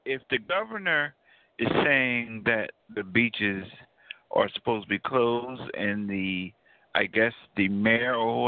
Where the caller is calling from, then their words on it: New Jersey, United States; I'm calling from Jersey right now.